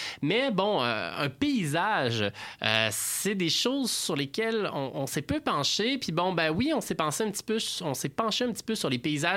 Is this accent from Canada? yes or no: yes; Saint-Nicolas, Quebec, Canada; Moi, je viens de Saint-Nicolas sur la rive sud.